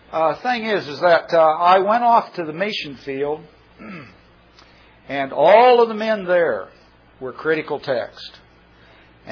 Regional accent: United States; accent: Yankee; But I went up and I was trying to talk to him with my Yankee accent and his English accent

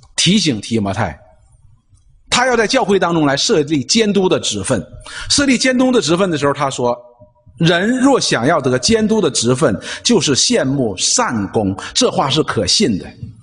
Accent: China; 我们中国人讲一句话，没功劳有苦劳

